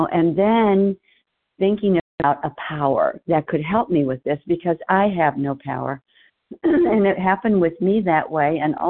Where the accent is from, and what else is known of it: Arizona, United States